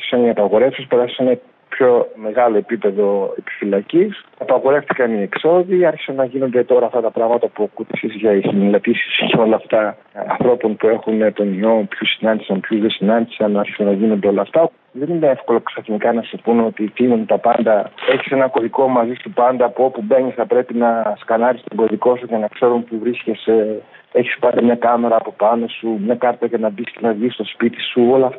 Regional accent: Greece; είμαστε από την Ελλάδα και οι δύο

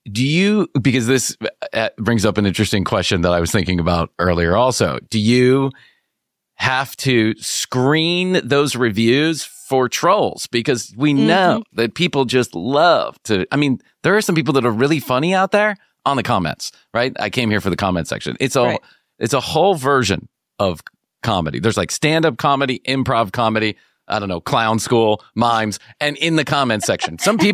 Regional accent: Chicago, Illinois, United States; I get the I grew up in Chicago, right? So I get that kind of Midwest vibe.

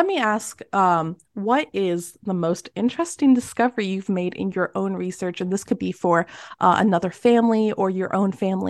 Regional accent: England, United Kingdom; I am very English, so all of my documents are just from England

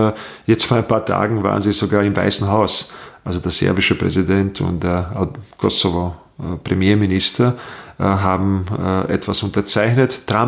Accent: Bosnia & Herzegovina; now in Austria; Ich komme aus Bosnien, bin 93, vor langer, langer Zeit, nach Österreich gekommen. Als Kriegsflüchtling, war dann zeitlang in Treskirchen und bin dann ins Burgenland

